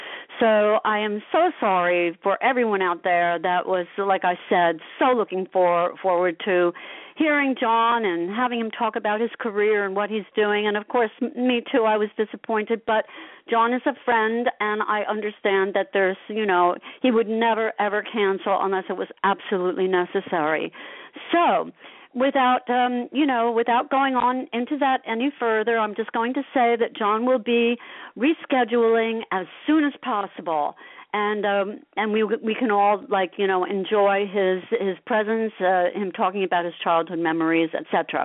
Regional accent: Asbury Park, New Jersey, United States; I grew up in Asbury Park.

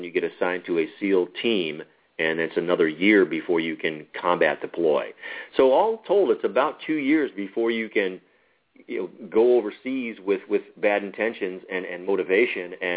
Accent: Cleveland, Ohio, United States; also born or lived in Minerva; I was born and raised in the Cleveland, Ohio area. For a short time, I lived in the Alliance area, actually a little town called Minerva on a bunch of acres that I miss, like, every day.

